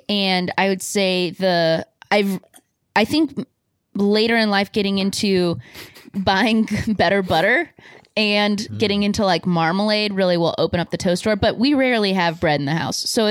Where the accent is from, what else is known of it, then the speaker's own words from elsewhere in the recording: Yorba Linda, California, United States; I'm from Yorba Linda, California.